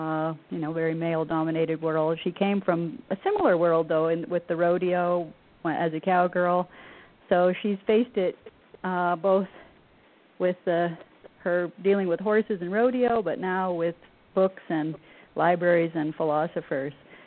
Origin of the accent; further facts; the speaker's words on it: Montana, United States; also born or lived in Idaho; I grew up in the Northwest in Montana and Idaho. In fact, I'm talking to you from Northern Idaho right now, where my folks live.